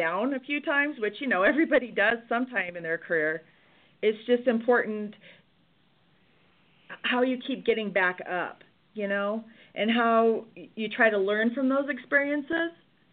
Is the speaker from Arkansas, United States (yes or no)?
no; Rapid City, South Dakota, United States; accent: Midwest; Well, I'm a Midwest girl. I grew up in Rapid City, South Dakota. It comes out when I say Dakota. Most people can hear that in my accent, I guess.